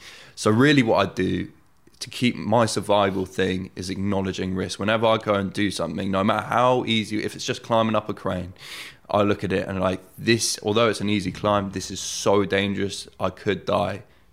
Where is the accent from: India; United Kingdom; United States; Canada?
United Kingdom; Oxford, South East England; So born and bred in Oxford, and as a kid, always curious about fear.